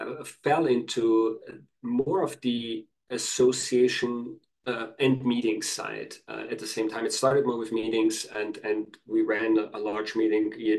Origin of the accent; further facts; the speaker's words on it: Vienna, Austria; I'm from Vienna, Austria. So Vienna is one of the leading meetings destinations. There's always something going on in Vienna.